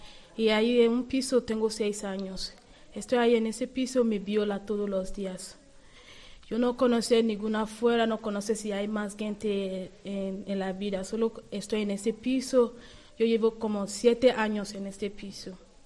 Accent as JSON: {"language": "Spanish", "country": "Nigeria", "second_language": "Spanish", "moved": "yes", "lives_now": "Spain", "said": "Soy de Nigeria, en Ondo State, de Lagos, parte de Lagos."}